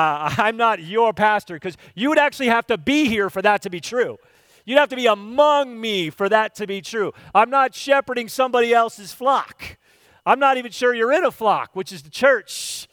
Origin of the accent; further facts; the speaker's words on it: Pennsylvania, United States; And, you know, growing up in Lancaster County, I got to see it on a daily basis.